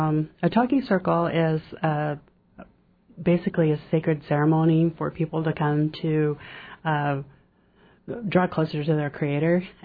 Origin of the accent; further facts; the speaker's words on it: Ketchikan, Alaska, United States; Well, I was raised in Ketchikan, Alaska